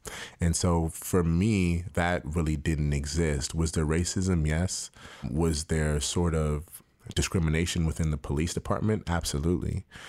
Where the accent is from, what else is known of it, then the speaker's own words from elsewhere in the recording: Toronto, Ontario, Canada; I grew up in Toronto. Toronto is an extremely unique sort of city. It's probably the most multicultural city in the world per capita.